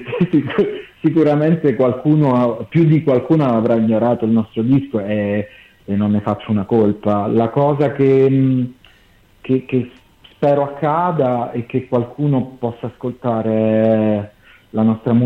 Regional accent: Naples, Campania, Italy; Io vengo da Napoli, è una città che adoro

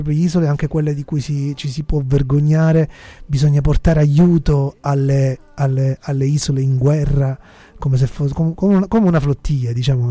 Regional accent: Palermo, Sicily, Italy; mi sento isolano in più, appunto vengo da Palermo, che non ho difficoltà a definire come un'isola nell'isola

